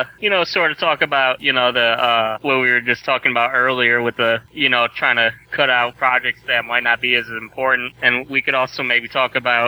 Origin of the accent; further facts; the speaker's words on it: Ravenna, Ohio, United States; I'm a friend of Ben's. I'm from Ravenna, Ohio.